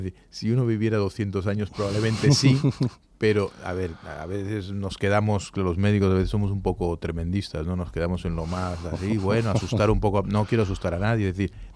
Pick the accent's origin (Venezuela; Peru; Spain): Spain; Galicia; sobre todo en mi tierra, en Galicia, en Asturias, tal, en esa zona